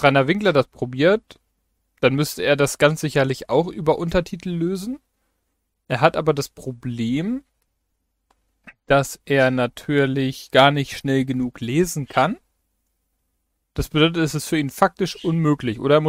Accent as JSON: {"language": "German", "country": "Germany", "accent": "German", "said": "Ich habe wahrscheinlich einen relativ deutschen Akzent. Weil ich selten Englisch sprechen muss."}